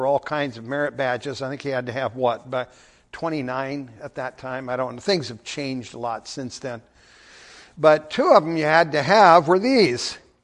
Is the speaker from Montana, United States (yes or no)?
yes; Montana, United States; But one of the organizations I was involved in growing up in Montana, and again, I have a lot of very fond memories of it, and that is the Boy Scouts.